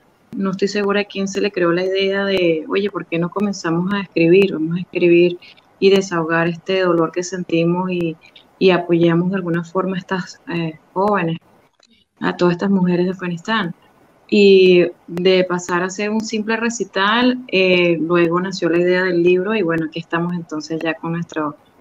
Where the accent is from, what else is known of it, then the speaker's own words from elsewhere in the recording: Venezuela; soy venezolana-americana